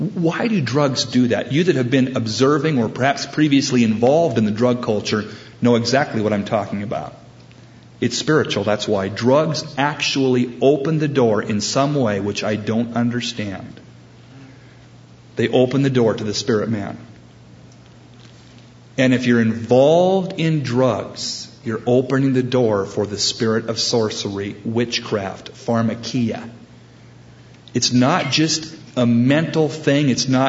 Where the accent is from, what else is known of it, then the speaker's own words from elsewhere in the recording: California, United States; Growing up in the Bay Area and cruising down to Santa Cruz all the time